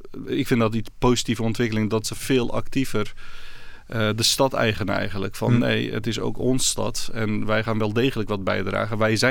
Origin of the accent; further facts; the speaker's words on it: Rotterdam, South Holland, Netherlands; Ik voel me gewoon een Nederlander. Hmm. Of in dit geval zeker een Rotterdammer. Maar ik voel me geen migrant meer.